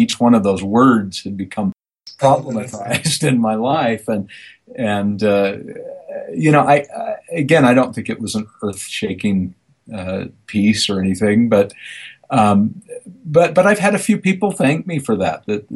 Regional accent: Provo, Utah, United States; I grew up in Provo here, Provo, Utah, with in the heart of, you know, Mormon country, and my parents weren't practicing Mormons really.

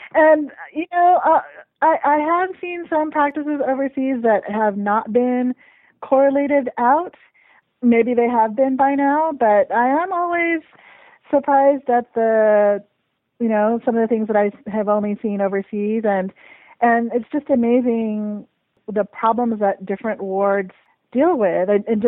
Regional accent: Philippines; I recently had an experience in the Philippines visiting a branch in my hometown

